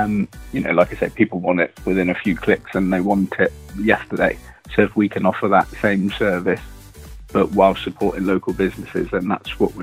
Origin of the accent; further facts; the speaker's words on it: Wallingford, South East England, United Kingdom; we live in Wallingford. We grew up in Wallingford, went to Wallingford School